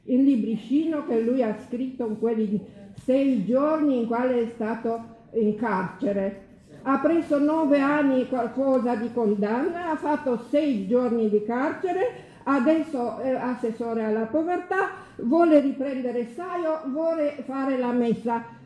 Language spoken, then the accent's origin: Italian; Romania; Italian is a second language; now in Italy; Io sono immigrata dalla Romania